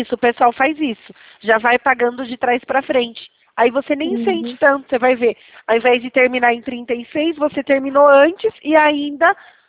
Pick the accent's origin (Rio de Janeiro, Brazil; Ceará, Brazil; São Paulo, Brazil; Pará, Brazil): São Paulo, Brazil; Itatiba; eu sou daqui de Itatiba, interior de São Paulo